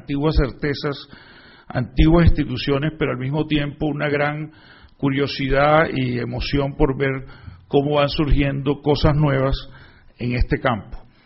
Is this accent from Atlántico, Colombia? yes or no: yes; Barranquilla, Atlántico, Colombia; pero también soy de Barranquilla, donde tenemos un carnaval declarado Patrimonio de la Humanidad